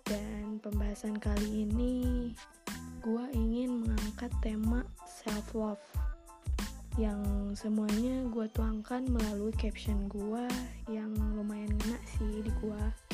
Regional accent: Bogor, West Java, Indonesia; born there; Gue kelahiran Bogor tanggal 4 Agustus tahun 2000.

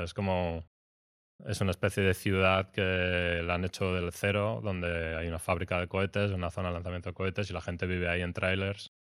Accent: Valencian Community, Spain; Yo hago paellas. Como buen valenciano.

